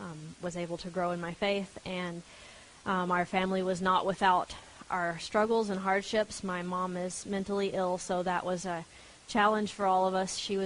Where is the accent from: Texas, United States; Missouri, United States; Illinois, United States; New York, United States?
Texas, United States; Nueces Canyon; also born or lived in New Braunfels; I was born in New Braunfels, but I was raised north of Uvalde in a place called Nueces Canyon. It's in the southwestern edge of the hill country. So fairly rural, pretty far out of the way, and my family had been there since the 1860s.